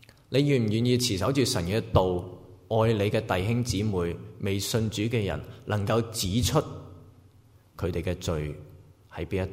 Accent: Guangdong, China; accent: Cantonese; 所以我们广东话那句转牛角尖

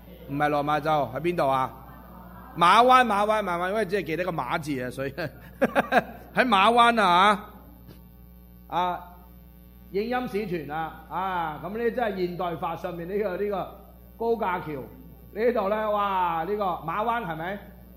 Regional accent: Hong Kong; 不过我哋香港人都唔落后，认唔认到啊？

